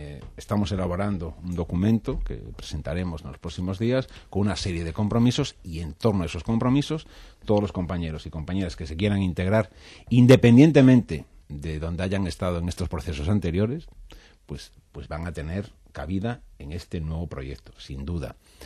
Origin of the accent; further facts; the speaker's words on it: Galicia, Spain; afortunadamente soy gallego y pude ejercer políticamente de gallego